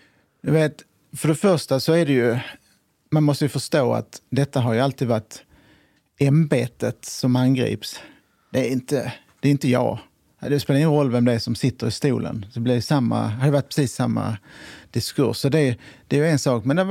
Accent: Sweden; born there; jag är extremt tacksam för att jag föddes i Sverige.

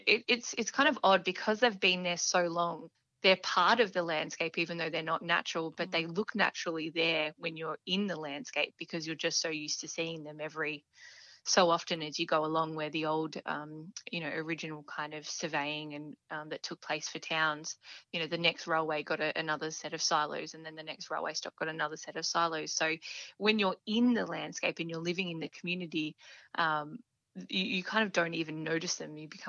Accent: Dimboola, Victoria, Australia; I'm born and bred across the Wimmera Mallee. So I grew up in Dimboola and then spent some time away for university and then came back to Horsham, Birchip, and back in Horsham. So I've never really left the area.

